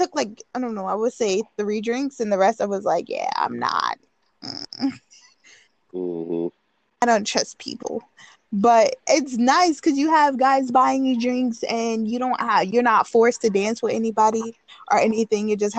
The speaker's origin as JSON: {"language": "English", "region": "New York", "country": "United States", "said": "Well, I agree with that because I'm from New York, so we're not solely based on the Southern way of man has to pay for everything because we're a lot of us are independent."}